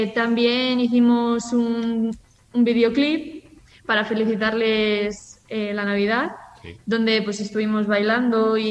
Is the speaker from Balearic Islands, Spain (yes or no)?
no; Voto, Cantabria, Spain; soy de la Junta de Voto.